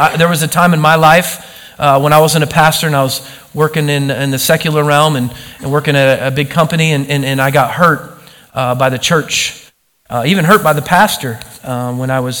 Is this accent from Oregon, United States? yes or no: yes; Oregon, United States; Or maybe that's just because I grew up in Oregon and we hug trees.